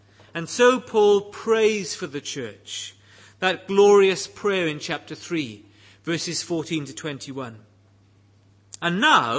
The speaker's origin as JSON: {"language": "English", "town": "Bridgend", "region": "Wales", "country": "United Kingdom", "tie": "born or raised there", "said": "I grew up in Bridgend, and throughout my childhood, I saw a series of church splits."}